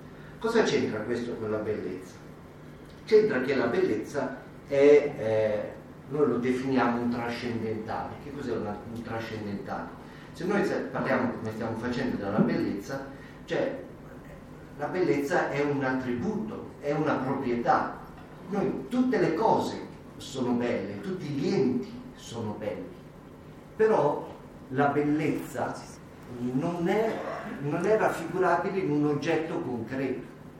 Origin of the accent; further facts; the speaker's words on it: Milan, Lombardy, Italy; Io sono di Milano, quindi diciamo molto lontano.